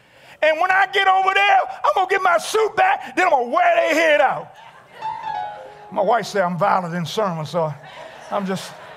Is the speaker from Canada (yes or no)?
yes; Halifax, Nova Scotia, Canada; Down in Halifax, where I'm from, I know they say it's police. We say police.